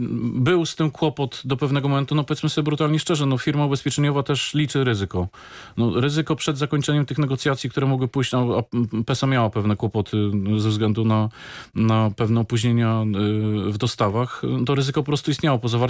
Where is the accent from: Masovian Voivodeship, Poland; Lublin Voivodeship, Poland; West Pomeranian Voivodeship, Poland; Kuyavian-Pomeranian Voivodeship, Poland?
Kuyavian-Pomeranian Voivodeship, Poland; Bydgoszcz; No, jestem chłopakiem z Bydgoszczy